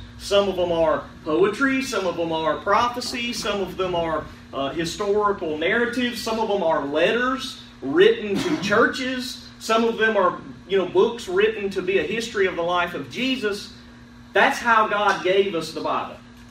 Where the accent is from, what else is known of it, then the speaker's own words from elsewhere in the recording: Alabama, United States; I'm from Alabama. This is obviously a Yankee.